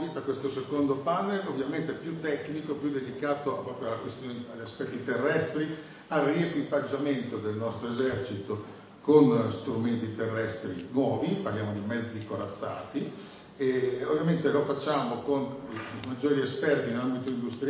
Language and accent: Italian; Po Valley, Italy; nessuno al bar del mio paese, della Bassa Padana, ritiene che i russi siano alle porte